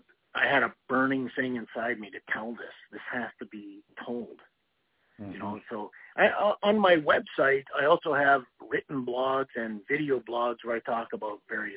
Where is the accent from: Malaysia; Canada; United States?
Canada; Even though I'm a Canadian, this is a very important fight for me.